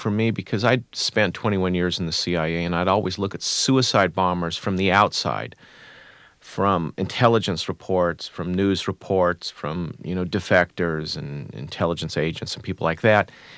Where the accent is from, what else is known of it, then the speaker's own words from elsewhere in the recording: United States; I'm an American. I can't sympathize with the Catholics in Ireland or the Protestants.